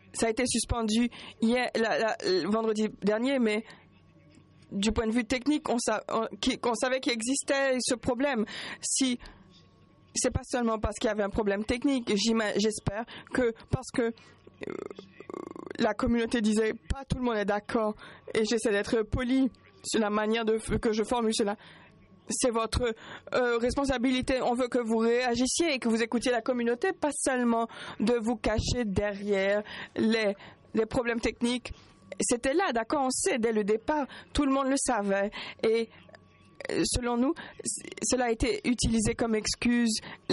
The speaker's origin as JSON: {"language": "French", "country": "India", "said": "je suis de l'Inde."}